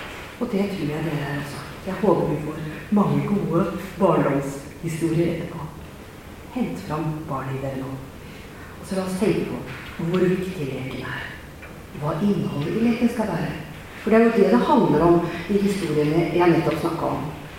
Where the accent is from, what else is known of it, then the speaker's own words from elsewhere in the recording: Nøtterøy, Vestfold, Norway; Og det var menighetshuset hjemme på Teile på Løtterøy der jeg har vokst opp.